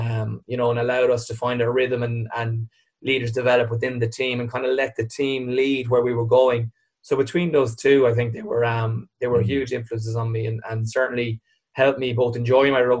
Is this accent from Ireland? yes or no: yes; Limerick, Munster, Ireland; I'm from Limerick